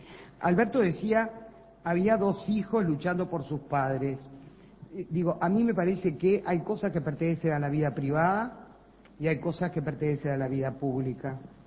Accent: Uruguay; Yo, como ciudadana uruguaya, yo fui destituida.

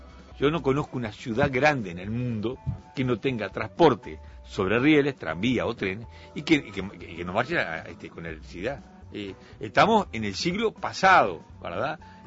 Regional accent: Flores, Uruguay; en la ciudad que me crié, en Flores, transporte urbano no hay mucho, ¿verdad?

